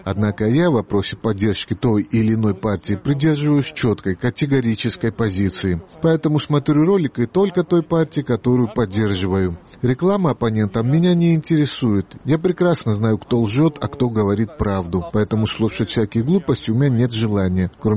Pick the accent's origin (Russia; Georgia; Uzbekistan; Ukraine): Georgia; мы, грузины, в последнее время все проявляем огромный интерес к политике